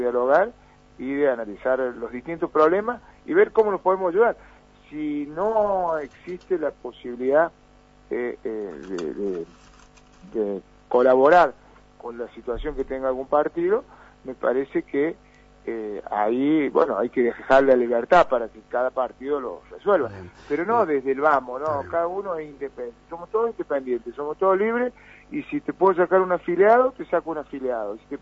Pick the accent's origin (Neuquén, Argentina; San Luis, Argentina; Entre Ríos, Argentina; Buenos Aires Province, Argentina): San Luis, Argentina; y somos gente de San Luis, no podemos fustigar